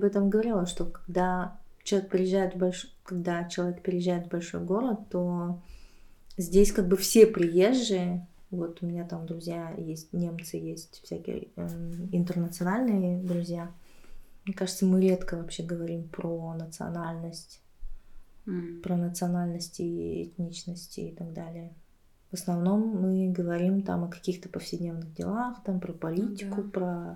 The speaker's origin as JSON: {"language": "Russian", "region": "Buryatia", "country": "Russia", "said": "я бурятка вообще."}